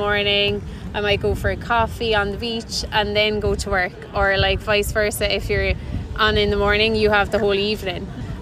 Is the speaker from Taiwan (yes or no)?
no; Clonmel, Munster, Ireland; moved away as an adult; I'm from Clonmel, County Tipperary, and I'm a mental health nurse.